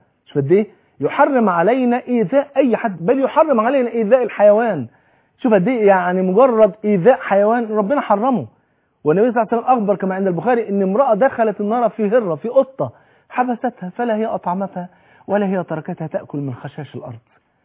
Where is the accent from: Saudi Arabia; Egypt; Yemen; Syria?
Egypt; كلنا مصريين